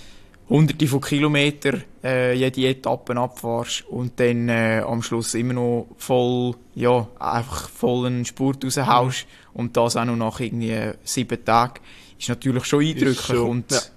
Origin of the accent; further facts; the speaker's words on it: Switzerland; gerade hier bei uns in der Schweiz so eine schöne Trainingsgegend haben.